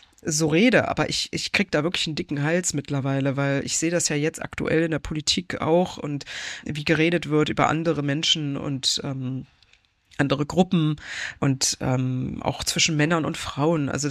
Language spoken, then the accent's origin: German; Germany; born there; ich bin ja zwar in der DDR noch geboren, aber ich habe die DDR so nicht miterlebt, logischerweise, weil ich noch viel zu klein war.